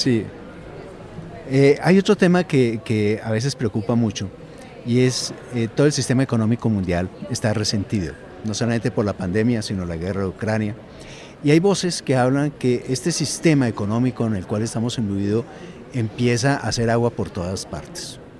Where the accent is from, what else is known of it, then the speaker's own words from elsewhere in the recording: Colombia; ¿estaríamos preparados como colombianos, como universidades, como instituciones, a un cambio de paradigma tan grande como ese?